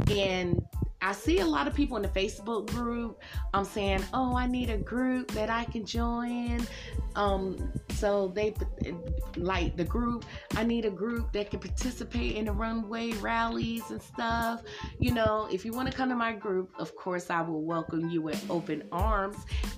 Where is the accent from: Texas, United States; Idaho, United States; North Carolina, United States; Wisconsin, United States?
North Carolina, United States; I'm from North Carolina. It tore up half of North Carolina right now as we speak.